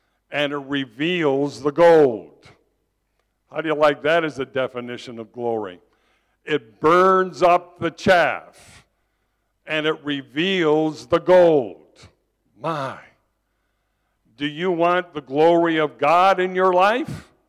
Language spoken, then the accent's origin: English; United States; You know, I'm an American, as you can hear.